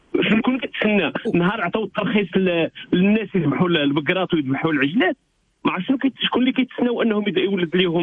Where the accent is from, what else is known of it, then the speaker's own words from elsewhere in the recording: Morocco; بالنسبه بغيت ندخل في موضوع ديال غلاء اللحوم الحمراء عندنا في المغرب.